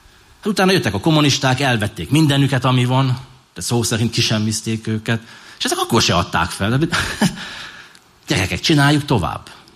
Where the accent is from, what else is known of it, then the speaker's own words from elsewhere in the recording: Hungary; Igen, magyarok vagyunk, megmutattuk.